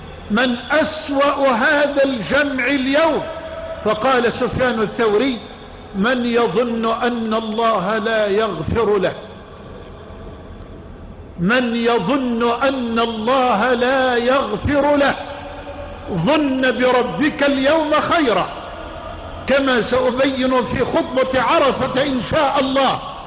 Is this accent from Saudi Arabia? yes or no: no; Egypt; وأسألك يا سيدي أن ترفع عن بلدنا مصر الغلاء والوباء والبلاء